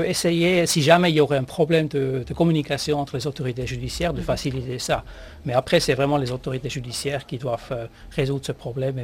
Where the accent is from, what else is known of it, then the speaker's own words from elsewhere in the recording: Switzerland; que chez nous en Suisse, à part les deux écoles polytechniques fédérales